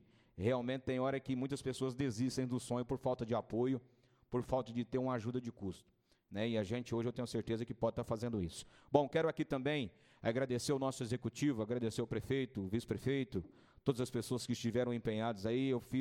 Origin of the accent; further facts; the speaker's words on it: Carneirinho, Minas Gerais, Brazil; sou aqui de Carneirinho, faço questão sempre de frisar que sou de Carneirinho, né, e que resido nesse município.